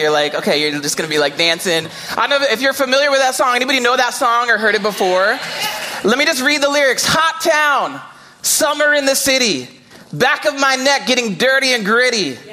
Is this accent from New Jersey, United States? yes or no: yes; New Jersey, United States; I moved here from New Jersey, and so I didn't even really want to do this.